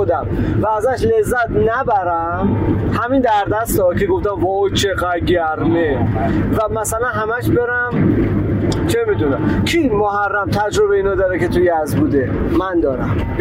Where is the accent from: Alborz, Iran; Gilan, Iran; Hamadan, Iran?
Alborz, Iran; Karaj; من کرج، تهران.